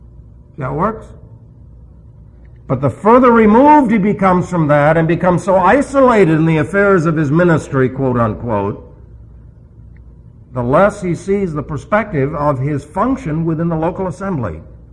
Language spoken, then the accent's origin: English; New York City, New York, United States; Remember, I'm from New York City, and so we say de-pope.